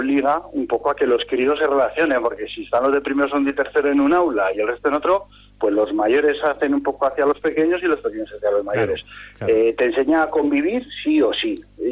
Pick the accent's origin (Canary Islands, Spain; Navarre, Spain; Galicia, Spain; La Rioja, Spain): La Rioja, Spain; Baños de Río Tobía; now in Anguiano, Spain; No, yo soy de Baños de Río Tobía.